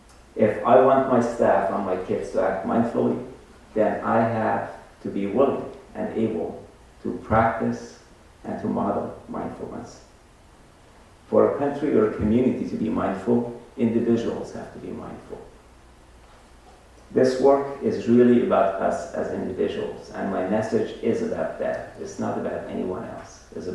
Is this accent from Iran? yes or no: yes; Iran; moved away as an adult; now in United States; I grew up in Iran, and I came here to study as a student almost 4 years ago.